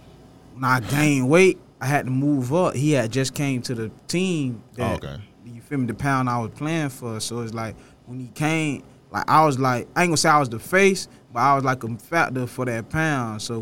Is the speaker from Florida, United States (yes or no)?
yes; Pompano Beach, Florida, United States; I'm from the hood. I'm from Pompano. Like, in my hood, we used to, like, walk down 27 now, hang out, shit like that. So, like, growing up, I ain't gonna lie, I had a good, like, growing up experience in Pompano.